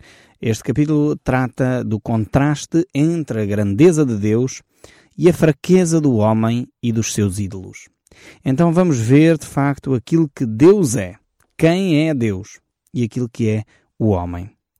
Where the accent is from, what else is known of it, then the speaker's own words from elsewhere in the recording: Portugal; Creio que aqui nós temos grandes lições para tirar para nós próprios, como portugueses.